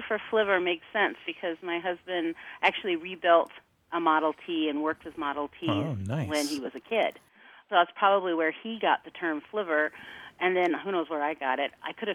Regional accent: Jamestown, North Dakota, United States; I'm from Jamestown, North Dakota.

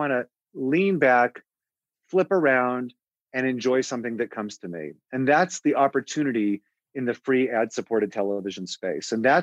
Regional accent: Los Angeles, California, United States; I was born and raised in Los Angeles.

